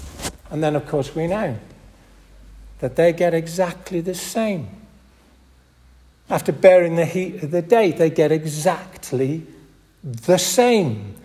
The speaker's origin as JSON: {"language": "English", "town": "Hull", "region": "Yorkshire and the Humber", "country": "United Kingdom", "tie": "born or raised there", "said": "My hometown Hull, fellas used to queue up by the dockside with a black book"}